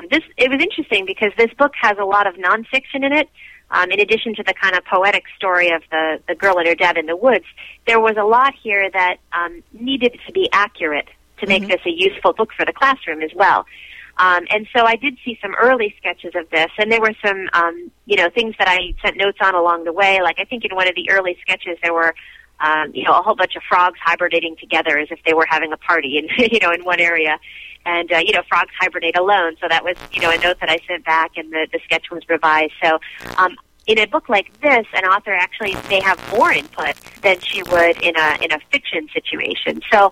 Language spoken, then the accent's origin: English; Medina, New York, United States; I grew up in Medina, New York, which is between Buffalo and Rochester in western New York.